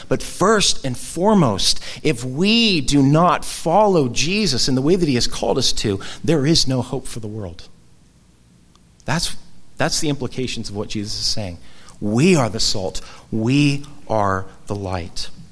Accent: California, United States; now in Santa Rosa, United States; because I come from Orange County, which is the land of mega churches, right?

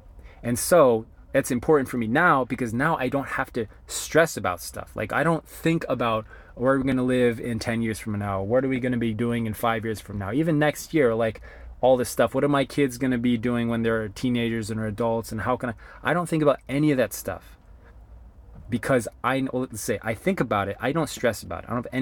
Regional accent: North Carolina, United States; when to move to North Carolina, back home to my hometown, North Carolina, moving to New York to work there

